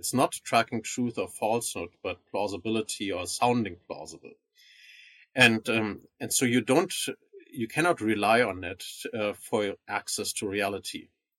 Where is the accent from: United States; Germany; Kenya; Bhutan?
Germany; also born or lived in Hamburg / Freiburg / Munich; No, I'm from the north. I was born in Hamburg and grew up a little northwest from there, partly even on an island in the North Sea. And then I studied in Freiburg in the southwest of Germany, and then also in Munich where I did my doctorate.